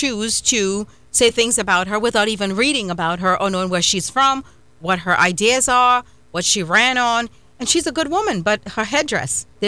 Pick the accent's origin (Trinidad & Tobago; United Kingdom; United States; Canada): Trinidad & Tobago; I grew up in Trinidad and Tobago where we have Hindus, Muslims, and Christians and others.